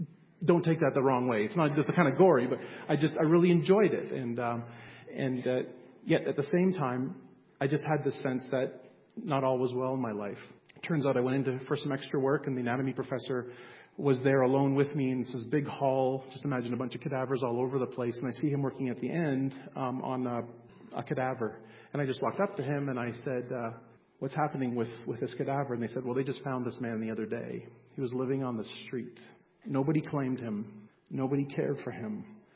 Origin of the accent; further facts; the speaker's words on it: Ontario, Canada; I grew up in Southern Ontario